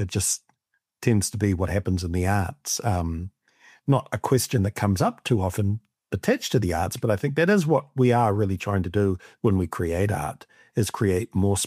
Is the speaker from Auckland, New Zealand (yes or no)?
yes; Otahuhu, Auckland, New Zealand; And I also come from South Auckland. I was raised in South Auckland in a very working class, poor neighborhood, Otahuhu.